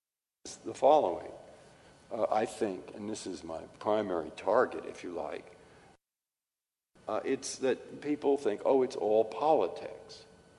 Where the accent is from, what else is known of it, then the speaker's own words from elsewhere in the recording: San Francisco, California, United States; born there; also born or lived in Massachusetts; I was born in San Francisco. I lived most of my life in Massachusetts.